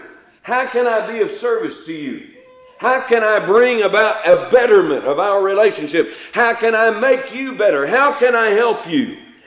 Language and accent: English; Texas, United States; When I was a young fellow growing up in West Texas, we used to watch the cowboys when they'd come to town